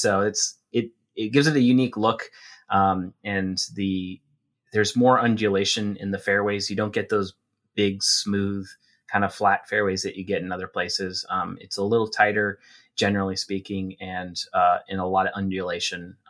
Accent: New Hampshire, United States; moved away as an adult; also born or lived in Virginia; So I born and raised in New Hampshire 21 years, then moved to Virginia.

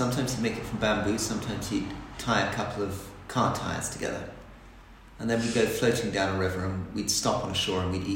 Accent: Hong Kong; also born or lived in Malaysia; we were growing up in Hong Kong, Malaysia

